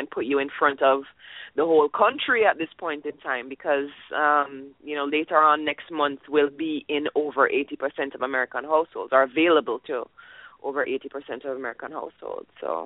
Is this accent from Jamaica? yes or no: yes; Jamaica; now in United States; and of course, Chef is Jamaican. I'm Jamaican.